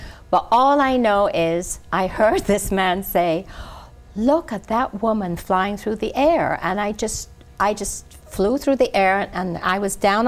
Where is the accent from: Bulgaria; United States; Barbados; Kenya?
Barbados; I couldn't waste time because I was from Barbados. I traveled 9 hours and 3 planes to get to Pensacola.